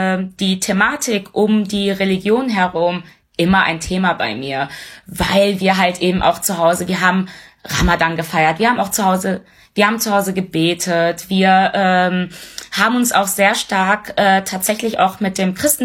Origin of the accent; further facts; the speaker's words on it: North Rhine-Westphalia, Germany; Wir sind eigentlich gebürtige Ostwestfalen.